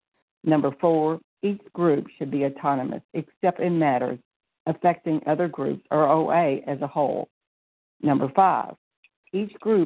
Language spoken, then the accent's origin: English; Pensacola, Florida, United States; I'm from Pensacola, Florida